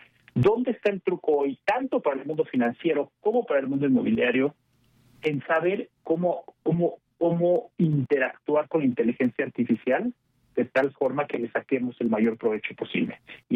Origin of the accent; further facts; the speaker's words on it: Mexico; moved away as an adult; yo crecí y nací en México, pero en algún momento me quise ir a estudiar una maestría al extranjero